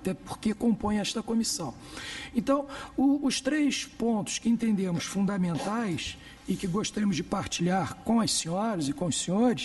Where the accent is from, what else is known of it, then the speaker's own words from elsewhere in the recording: Brazil; eu venho do Brasil, já devem ter percebido pelo sotaque